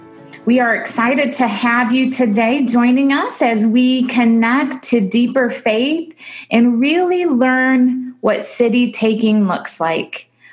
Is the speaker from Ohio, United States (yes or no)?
yes; Toledo, Ohio, United States; And some of you may know that Toledo is my hometown.